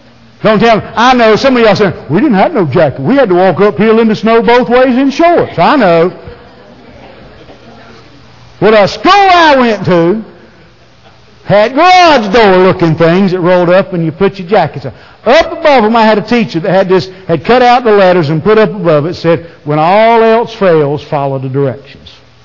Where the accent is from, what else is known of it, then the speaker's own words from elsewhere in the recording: Scotland, United Kingdom; it's not because I'm a redhead, or it's not because I'm Scottish or anything else.